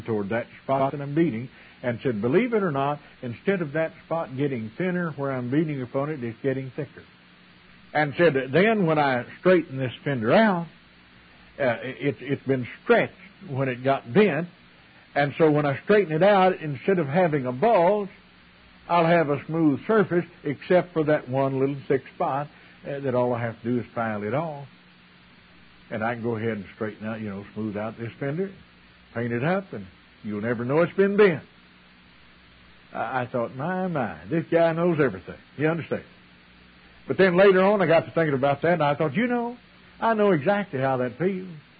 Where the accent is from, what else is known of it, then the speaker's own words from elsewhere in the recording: Missouri, United States; I grew up here in Missouri in the Ozarks, close to Springfield.